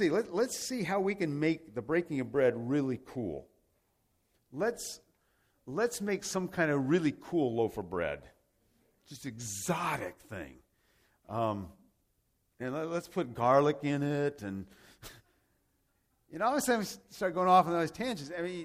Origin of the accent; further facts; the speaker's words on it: Rome, Lazio, Italy; also born or lived in San Jose, United States; But my parents took me when I was 11 months old from San Jose, California, where I was born, and transplanted me to Rome, Italy.